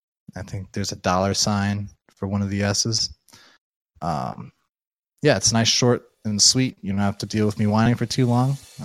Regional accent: Midwest, United States; being a Midwesterner, it's kind of like, I don't know, you know, like, you know, you're out in the Midwest

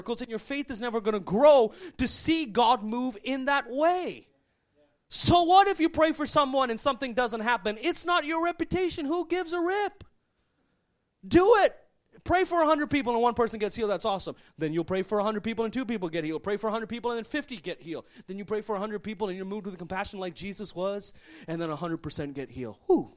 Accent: India; moved away; Like, I just moved from India.

